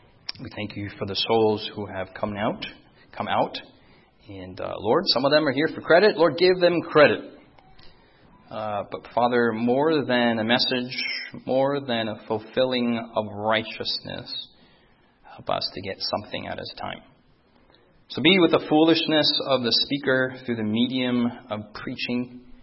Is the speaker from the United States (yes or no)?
yes; New York City, New York, United States; born there; I was born here in America, New York City. Amen? American born?